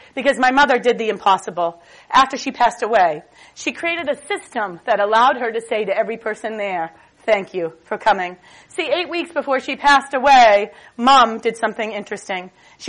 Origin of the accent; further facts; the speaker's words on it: Boston, Massachusetts, United States; As an Irish Catholic kid growing up in Boston